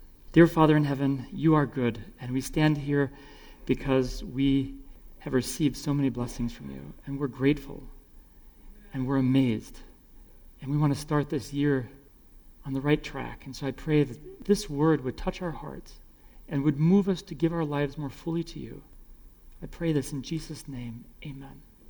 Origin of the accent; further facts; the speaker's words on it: Norway; now in United States; We came all the way from Norway here with not so many things.